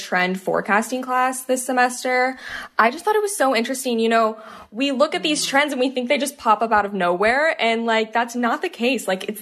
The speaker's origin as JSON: {"language": "English", "town": "Orlando", "region": "Florida", "country": "United States", "tie": "born or raised there", "moved": "as an adult", "said": "So I'm from Orlando, Florida, originally grew up there, but I had always known I wanted to move to New York like my entire life."}